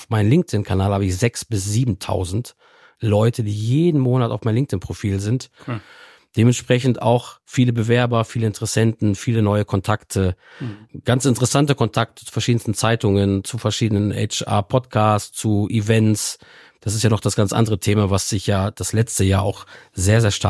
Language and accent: German; Detmold, North Rhine-Westphalia, Germany; ich komme aus Detmold, ich bin ja nichts Besonderes